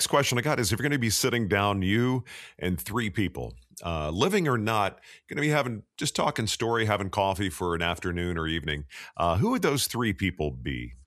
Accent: Dallas, Texas, United States; I grew up in the Dallas area

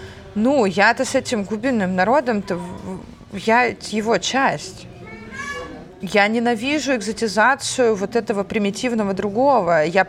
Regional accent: Russia; Но я, конечно, идентифицирую себя как русская, потому что я родилась и выросла в России и только недавно начала общаться с армянской частью своей семьи.

